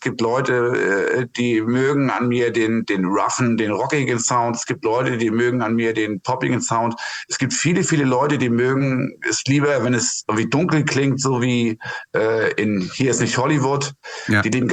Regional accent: Kiel, Schleswig-Holstein, Germany; Ich bin ja Kieler.

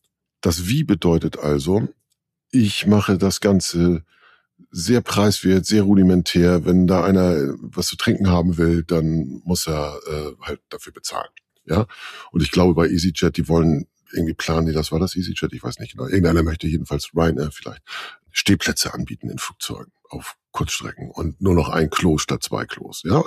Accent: Northern Germany, Germany; Ich bin Norddeutscher und fertig ist der Lack.

